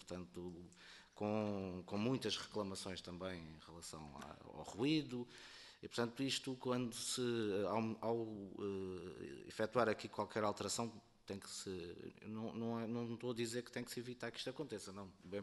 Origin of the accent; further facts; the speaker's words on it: Setúbal, Portugal; eu sou de Setúbal